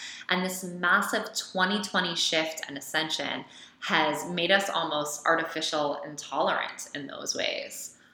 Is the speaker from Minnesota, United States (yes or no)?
no; New York City, New York, United States; or I'm a New Yorker. I always said that, you know?